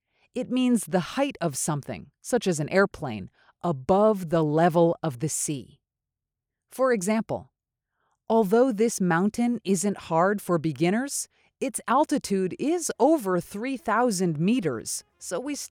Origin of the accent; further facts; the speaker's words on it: New York, United States; In fact, because I'm from New York, I'm going to say this on behalf of all the New Yorkers out there.